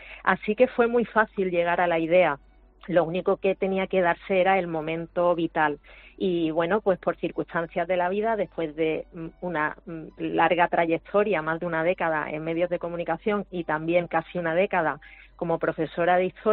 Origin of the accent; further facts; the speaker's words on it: Málaga, Andalusia, Spain; yo soy de Málaga por parte y parte. Es decir, que yo toda mi familia, ya sea paterna y materna, es de Málaga o pueblos de la provincia, sobre todo por la parte de la Axarquía. Es decir, que lo llevo muy adentro, soy bisnieta de cenachero.